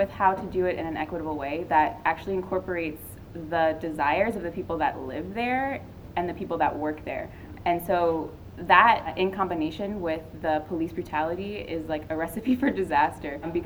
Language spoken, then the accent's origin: English; Oakland, California, United States; now in Cleveland, United States; I am originally from Oakland. Recently relocated to Cleveland, Ohio.